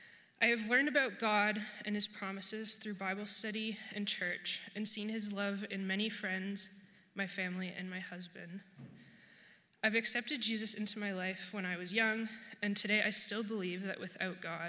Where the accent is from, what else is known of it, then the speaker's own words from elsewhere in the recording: Winnipeg, Manitoba, Canada; born there; I was born in Winnipeg into a loving Christian family